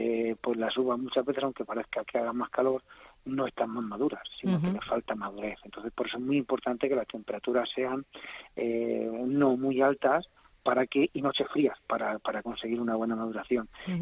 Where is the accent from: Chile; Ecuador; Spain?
Spain; Jumilla, Region of Murcia; Yo me acuerdo cuando era pequeño, aquí en Jumilla, pasaba a mediados de agosto, ya empezaba a refrescar bastante por las noches.